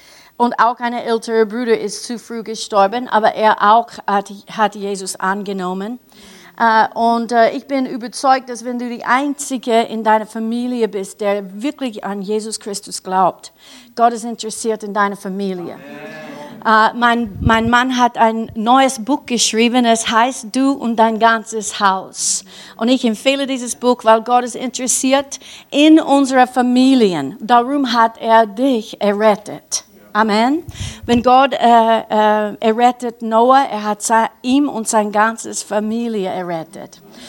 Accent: Kentucky, United States; German is a second language; Ich komme auch nicht ursprünglich aus Österreich, aber ich war geboren und ich bin aufgewachsen in Kentucky, in den USA.

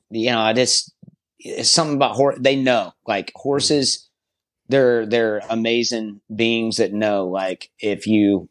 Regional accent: Rockmart, Georgia, United States; You know, I grew up in Rockmart, Georgia. It's like northwest Georgia, up in the burbs.

